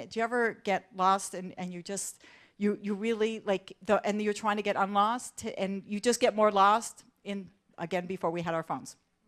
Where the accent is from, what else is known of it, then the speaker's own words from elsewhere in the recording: Toronto, Ontario, Canada; So I grew up in Toronto. Anybody here from Toronto? Woo! Okay, so I grew up in Toronto